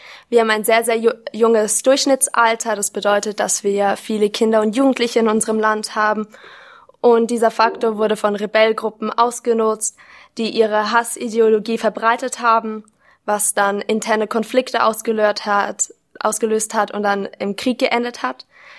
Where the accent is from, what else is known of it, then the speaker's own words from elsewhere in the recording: Munich, Bavaria, Germany; ich bin 20 Jahre alt, ich komme aus München, Deutschland und ich studiere Biomedizin und so wie die anderen bin ich auch an der Universität Freiburg.